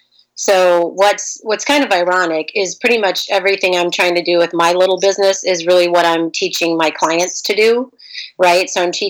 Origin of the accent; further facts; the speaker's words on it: Bloomington, Illinois, United States; So I grew up in central Illinois, in Bloomington, Illinois. And it's kind of funny. I went to college in Bloomington, Indiana. And so when I moved to Minnesota